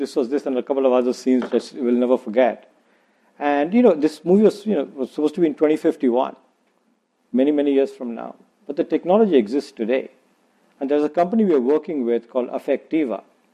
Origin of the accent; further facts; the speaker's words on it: India; When I was a child growing up in India and belonging to the 80%